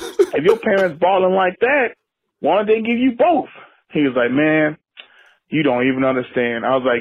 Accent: California, United States; I'm from the Bay Area. Mike Vick can't come to the Bay Area.

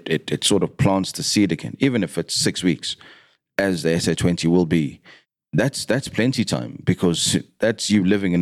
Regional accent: South Africa; So we, as a South African fan, now that they're not players, they still want to see that happen

